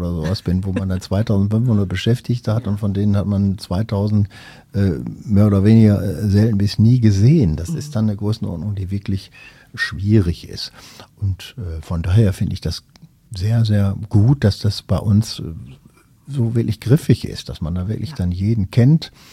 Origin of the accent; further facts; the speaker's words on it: Oberhausen, North Rhine-Westphalia, Germany; ich bin relativ im Grünen groß geworden, zwar in der Großstadt in Oberhausen, aber direkt neben einem Wald gewohnt, den sogenannten Dunkelschlag.